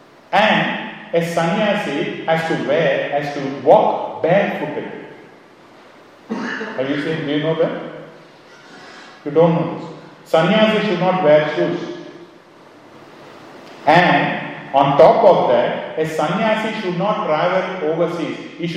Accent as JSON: {"language": "English", "country": "India", "said": "Yes, I am from India. In South India, they walk, you know, when you go to the temple."}